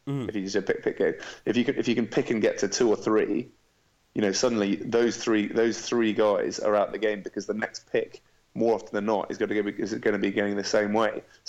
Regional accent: Zimbabwe; moved away; Well, I was born and bred Zimbabwe. I was Zimbabwe national, but then gave up passport to have a European passport. My dad's German, so I had a German passport.

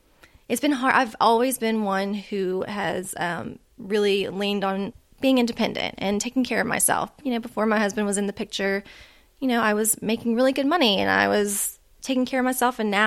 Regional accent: Louisiana, United States; even if I wanted to go back to my home state of Louisiana

